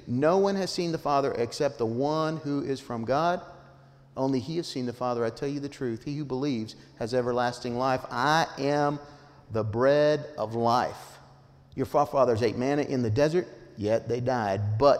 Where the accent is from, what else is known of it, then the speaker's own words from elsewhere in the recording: Cotopaxi, Colorado, United States; now this is from my hometown, okay? Semi-hometown, Cotopaxi, Colorado.